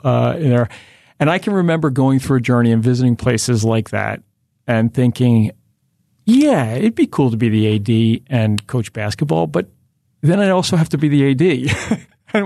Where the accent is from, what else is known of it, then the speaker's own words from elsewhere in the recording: Philadelphia, Pennsylvania, United States; so growing up in Philly, obviously, I'm really lucky